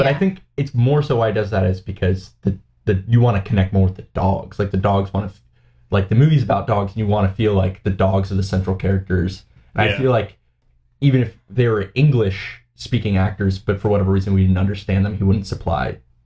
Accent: United States; no one would call him out on it because as an American, we aren't offended by that.

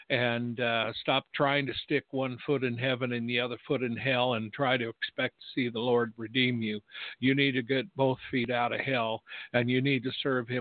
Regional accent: United States; But I am an American, and I am a watchman.

